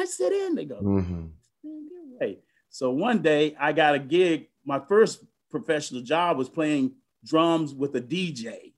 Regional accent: Kissimmee, Florida, United States; Well, I grew up in Kissimmee, Florida in 1955, August 12th. So I'm a Leo.

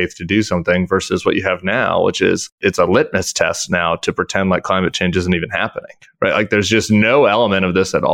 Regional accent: Colorado, United States; I'm from Colorado.

